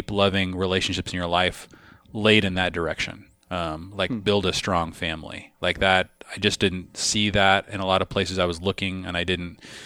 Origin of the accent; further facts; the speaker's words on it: Pacific Northwest, United States; growing up in the Northwest, just kind of while grunge was sort of coming out of Seattle and just a lot of things were being deconstructed.